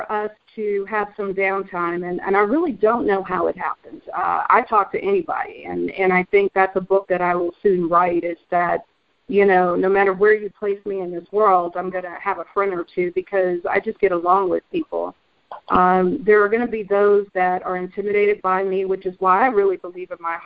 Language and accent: English; New York, United States; accent: New York; You have to remember, when I went into the academy, I still had my New York accent. So here you have the only female who happens to be black, who happens to be from New York, has no experience, never picked up a weapon.